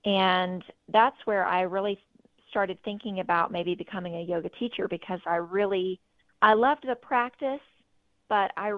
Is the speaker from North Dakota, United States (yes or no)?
no; Mississippi, United States; moved away as an adult; now in Washington, United States; I'm from the South, so definitely not the vegan culture down in Mississippi where I'm from. But I grew up down there and I went to college in Mississippi at the University of Mississippi, and I moved to D.C. Right after college